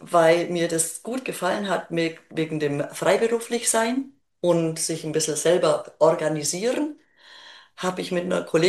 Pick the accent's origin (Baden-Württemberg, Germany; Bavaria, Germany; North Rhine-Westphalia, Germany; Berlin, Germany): Bavaria, Germany; Augsburg; ich komme eigentlich aus Augsburg und ich wollte wieder nach Hause